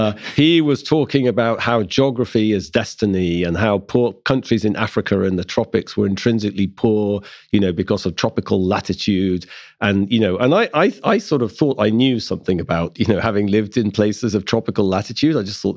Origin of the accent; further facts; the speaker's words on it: England, United Kingdom; now in United States; So, of course, I'm English. You know, I grew up in the 1970s in England studying English history and society. And so I think I came to the US, you know.